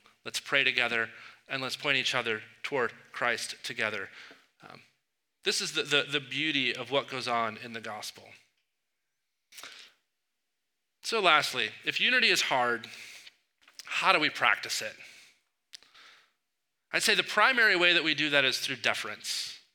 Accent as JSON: {"language": "English", "country": "United States", "said": "But as an American, not asserting our rights is almost anti-patriotic, right?"}